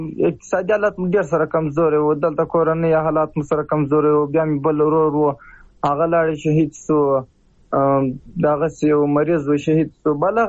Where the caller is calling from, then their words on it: Musa Qala, Helmand, Afghanistan; زه په هلمند کې یم، په هلمند کې په موساکله ولسوالۍ کې یم.